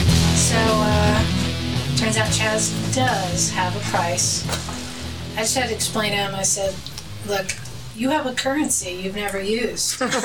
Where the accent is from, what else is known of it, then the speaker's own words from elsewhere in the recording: Cedar City, Utah, United States; So I wanted to share with him that because I'm from Cedar City, and that's where my grandparents lived growing up.